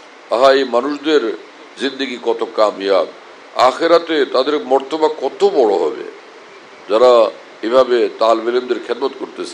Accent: Bhola, Barisal Division, Bangladesh; আমার বাড়ি ভোলাতে, আমাদের বাড়ির কাছে এক মাদ্রাসা হলো কিভাবে, বহু বছর আগে দেখলাম যে একটা বাড়ির থেকে বের হওয়ার রাস্তায়

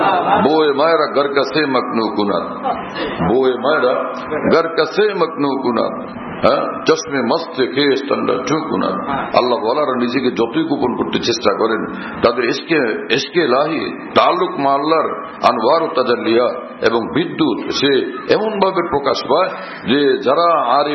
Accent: Shariatpur, Dhaka Division, Bangladesh; আমার বাড়ি শরীয়তপুরের সেই এলাকায় যেখানে গাঁজাখোরদের এই দরবার টরবার থাকে

